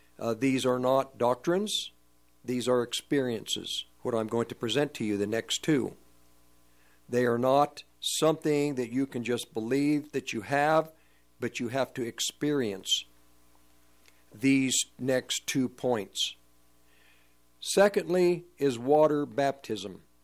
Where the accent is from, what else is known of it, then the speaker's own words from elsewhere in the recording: United States; I could say that I am a Russian, and I can believe that I'm a Russian. which I'm not. I'm an American.